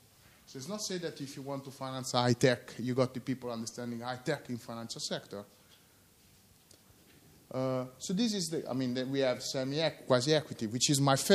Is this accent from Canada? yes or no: no; Italy; English is a second language; you understand that I come from Italy